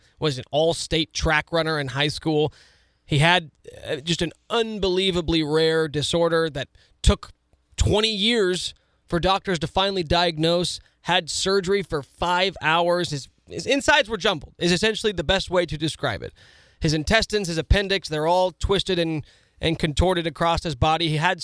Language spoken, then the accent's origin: English; Topeka, Kansas, United States; I grew up in Topeka. I grew up north of town. A lot of country roads.